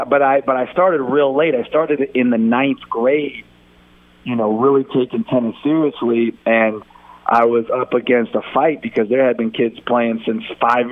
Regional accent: Pacific Palisades, California, United States; I grew up in the Pacific Palisades for my age group.

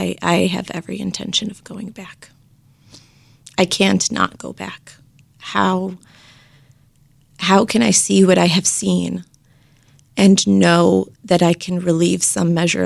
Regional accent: United States; Every person that I was introduced to who found out that I was from the United States would ask me, Doctor, do you know when the war is going to end? Because in their mind, coming from the United States, I must have some information

